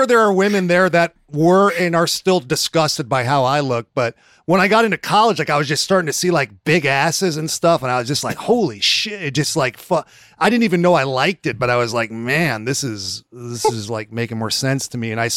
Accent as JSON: {"language": "English", "region": "California", "country": "United States", "tie": "born or raised there", "said": "In my hometown where I went to high school, the college where I had to show my parents that I could actually run the junior college, it's called Sierra College."}